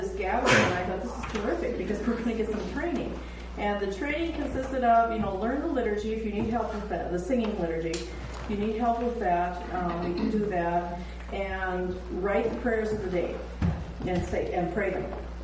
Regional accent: Northfield, Minnesota, United States; from Northfield in Minnesota.

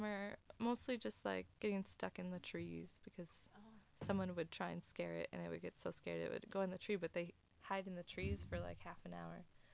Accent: Minnetonka, Minnesota, United States; I'm from Minnetonka, Minnesota.

